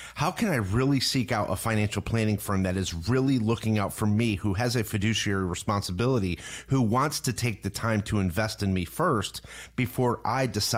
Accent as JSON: {"language": "English", "region": "New York", "country": "United States", "tie": "born or raised there", "moved": "yes", "lives_now": "Florida, United States", "said": "And I grew up in New York, and I remember it was like New Year's Day and it'd be 0 degrees out."}